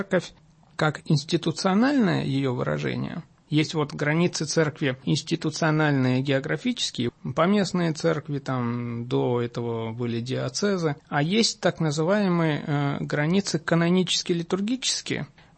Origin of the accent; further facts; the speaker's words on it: Armenia; я родом с Армении, да, вот. Ну, я православный, так получилось, по Божьему промыслу, что я член православной церкви, не армянской, а вот русской православной церкви.